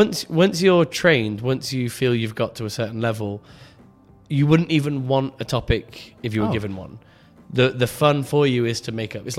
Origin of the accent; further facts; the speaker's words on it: England, United Kingdom; now in Istanbul, Turkey; I'm English, as you can tell from my stupid Ooh. Voice. I run the English improv in Istanbul called The Clap